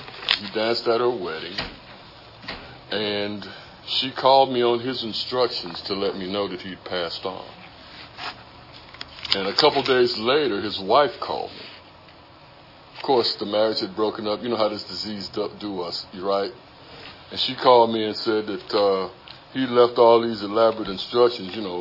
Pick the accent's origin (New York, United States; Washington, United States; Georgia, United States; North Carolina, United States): Georgia, United States; Savannah; I'm from Savannah, Georgia. And I was going home to see my brother